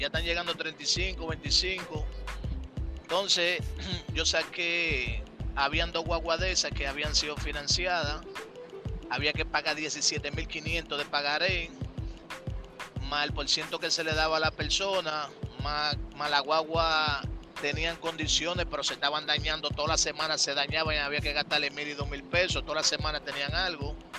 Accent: Dominican Republic; yo no hago ningún negocio de ninguna índole con nadie en la República Dominicana. Y en mi país lo quiero

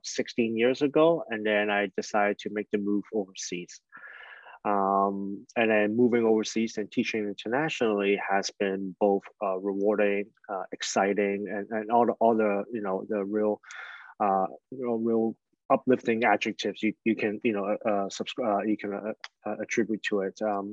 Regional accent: Canada; also born or lived in Hong Kong; First of all … I'm a Hong Kong-born Chinese Canadian. I was born in Hong Kong, raised in Canada, educated in Canada.

